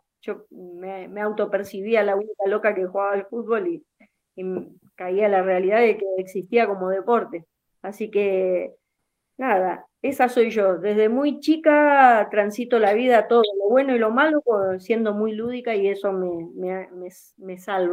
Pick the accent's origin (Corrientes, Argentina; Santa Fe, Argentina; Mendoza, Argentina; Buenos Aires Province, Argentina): Corrientes, Argentina; Saladas; mi pueblo, donde nació el sargento Cabral. Yo soy correntina.